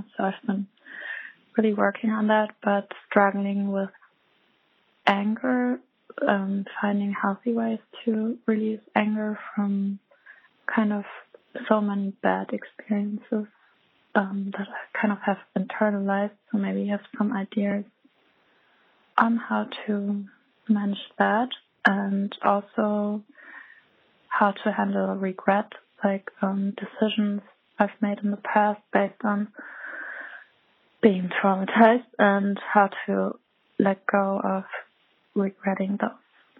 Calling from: Germany; I'm calling from Germany. I love your podcast and listen every week.

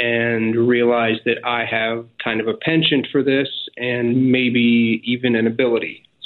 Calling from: Abu Dhabi, United Arab Emirates; I'm calling from Abu Dhabi in the UAE.

